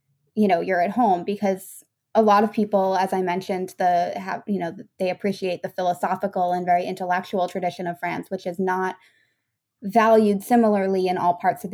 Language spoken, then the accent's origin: English; Massachusetts, United States; it was already hard to understand when I lived there, because I come from Massachusetts, like, which is has very strong gun laws and all of that.